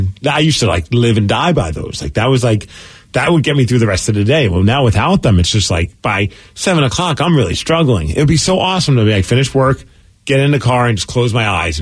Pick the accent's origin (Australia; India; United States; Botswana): United States; New York City, New York; Dude, I was growing up in New York, and it wasn't just one person.